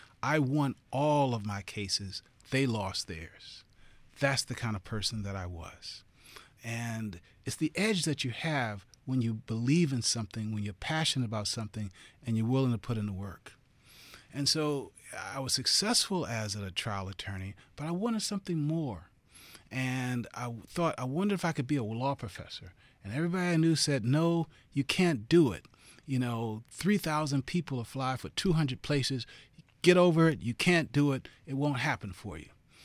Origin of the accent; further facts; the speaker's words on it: Baltimore, Maryland, United States; I grew up in East Baltimore. About 12 blocks away from Johns Hopkins.